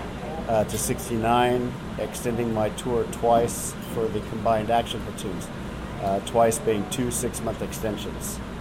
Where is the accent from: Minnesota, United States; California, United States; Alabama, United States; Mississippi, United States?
California, United States; Orange; born there; I was born in Orange, California, August 6, 1948